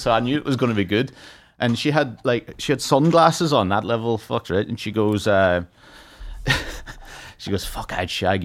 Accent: Lifford, Ulster, Ireland; accent: Donegal, Lifford border; Well, it's because my accent's kind of like a mixture. It's not straight up Donegal. Just that Lifford along the border.

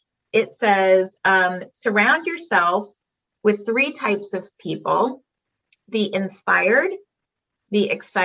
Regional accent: Georgia, United States; I'm from Georgia. We have a dreary cold day today.

